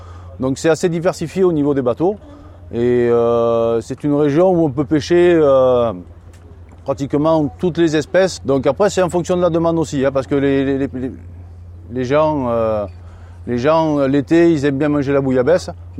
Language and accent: French; Saint-Mandrier-sur-Mer, Provence-Alpes-Côte d'Azur, France; Je suis patron pêcheur à Presqu'île de Saint-Mandrier depuis 2003. Je suis natif de la Presqu'île.